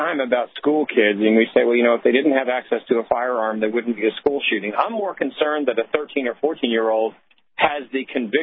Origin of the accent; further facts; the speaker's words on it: New York City, New York, United States; I grew up in the New York City of the 60s and 70s.